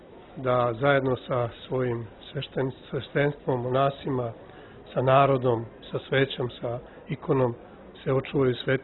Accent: Smać, Kosovo; Ja kao Srbin iz sela Smać kod Kosova

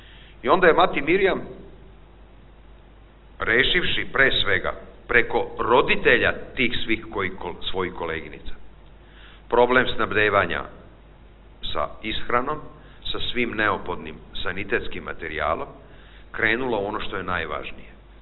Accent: Serbia; now in United States; ja sam iz jedne zemlje za koju ne verujem da si čula, iz Srbije, ali živim u Americi.

